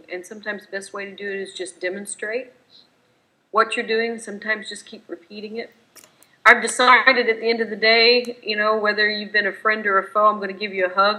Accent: the South, United States; guys, I'm from the South. Samsung's from the South. Us Southerners at some point in time can figure this out.

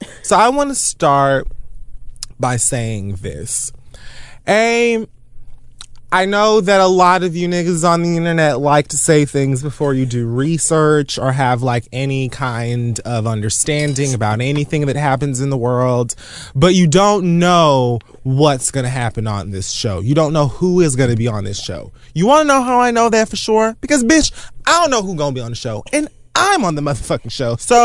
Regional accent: Florida, United States; It's just a thing that I do. I'm from Miami-Dade County.

